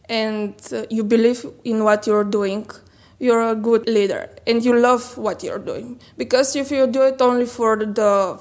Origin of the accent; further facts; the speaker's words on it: Vratsa, Vratsa Province, Bulgaria; English is a second language; That's Vraca is my hometown. Actually, I'm not from Sofia, and I organize it from 2016, since this year.